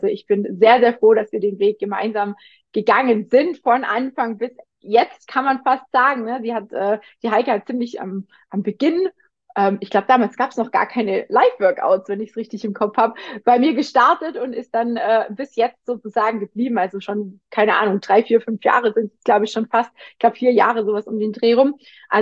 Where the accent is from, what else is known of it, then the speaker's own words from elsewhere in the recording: Baden-Württemberg, Germany; da wo ich herkomme, im Schwabenländle gibt es nicht groß viel Berge